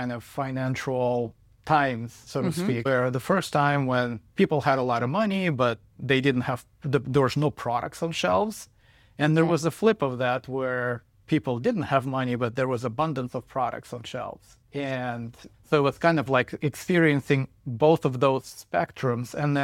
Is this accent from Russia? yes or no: yes; Dubna, Moscow Oblast, Russia; moved away; born and raised in Russia, in a small city called Dubna. And when we departed, I think that city was about 60,000 people, so very small town. Spent my youth there.